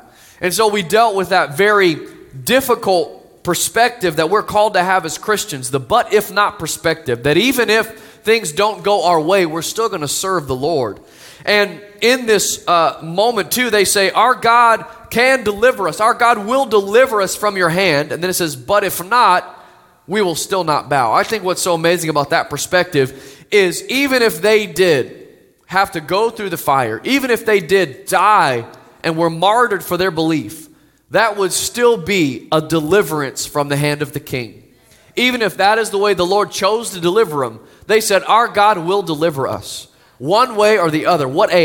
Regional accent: the South, United States; And I grew up in the South, so we just like to add extra syllables to everything is what I hear.

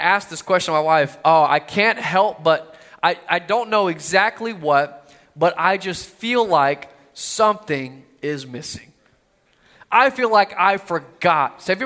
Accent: Austin, Texas, United States; I remember growing up, we would take road trips. I grew up in Austin, Texas, and we weren't really grand vacationers.

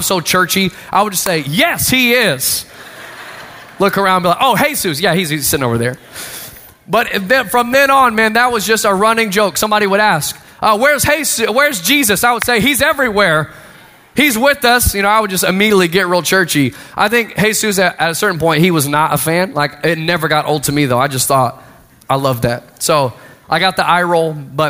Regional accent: Austin, Texas, United States; You know, I grew up in Austin, Texas, and had a friend in school

